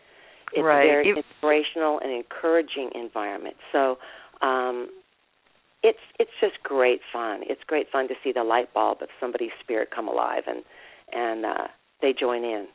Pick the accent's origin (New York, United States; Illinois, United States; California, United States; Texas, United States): California, United States; Vallejo; in particular is the Vallejo Community Arts Foundation. I'm on their board of trustees, and that's my hometown.